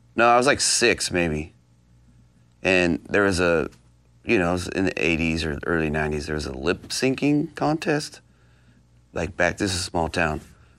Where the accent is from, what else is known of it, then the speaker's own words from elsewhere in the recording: California, United States; And just California in general is just a hometown show now. Whether it's San Diego, Bakersfield, Sacramento.